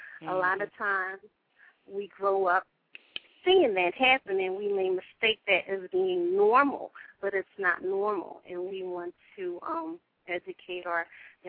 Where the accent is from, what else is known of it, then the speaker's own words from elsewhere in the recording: Philadelphia, Pennsylvania, United States; but I hail from Philadelphia.